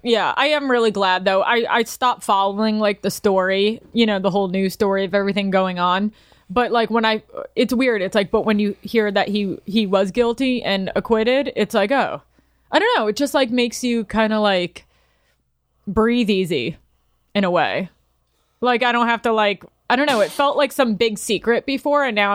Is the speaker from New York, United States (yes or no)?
yes; New York, United States; yes, I am from New York. You know, I am street smart in a lot of ways